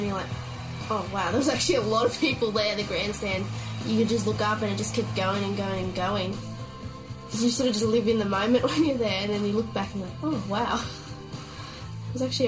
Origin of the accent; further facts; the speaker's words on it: Lower Blue Mountains, New South Wales, Australia; also born or lived in Penrith; I was born in Penrith and then we lived in the Lower Blue Mountains.